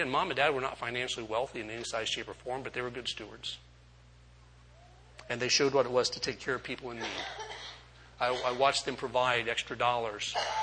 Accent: Orlando, Florida, United States; I grew up in Orlando

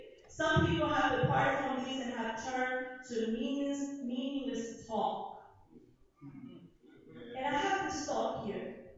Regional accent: United States; even though I'm Puerto Rican, I was born and raised in the States.

